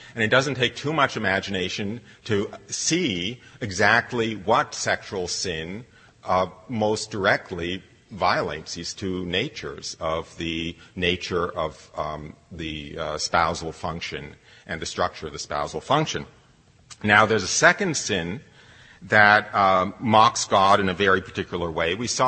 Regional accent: United States; which I'll just speak as an American

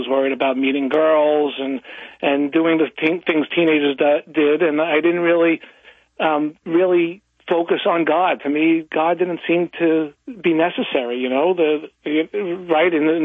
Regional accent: Brooklyn, New York, United States; I was raised in Brighton Beach, Coney Island area of Brooklyn, New York, It was a 99% Jewish neighborhood.

